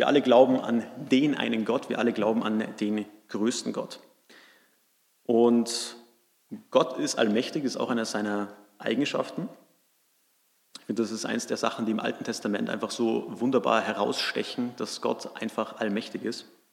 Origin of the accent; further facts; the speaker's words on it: Salzburg, Austria; Ich bin ja in Salzburg aufgewachsen und Salzburg ist ja übersät mit Kirchen.